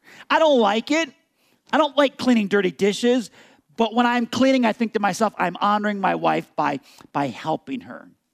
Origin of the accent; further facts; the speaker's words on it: United States; Living here as an American has value to me, and I honor my country by taking off my hat.